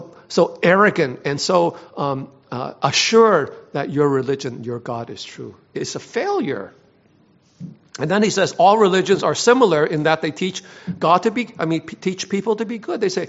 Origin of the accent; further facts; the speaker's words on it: Hong Kong; now in United States; my parents are from China, I'm from Hong Kong, I migrated to U.S., I became a Christian in the U.S.